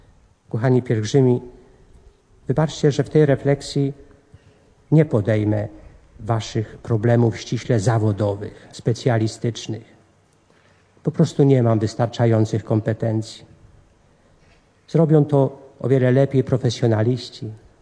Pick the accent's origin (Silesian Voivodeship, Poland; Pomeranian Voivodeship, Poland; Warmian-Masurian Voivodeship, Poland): Pomeranian Voivodeship, Poland; Ja wywodzę się z Kaszub. W obu tych regionach szczególną wagę przywiązuje się do wiary w Boga. Przejęliśmy od rodziców wartości głoszone przez Kościół, Po katolicku wychowujemy naszych synów.